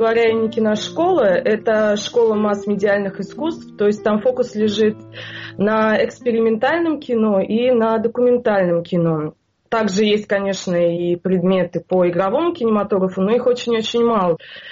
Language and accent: Russian; Kineshma, Ivanovo Oblast, Russia; В принципе, я не из Иванова, я из Кинешмы. Это находится примерно вот в 2 часах езды от Иванова. То есть это прямо вот такая настоящая провинция.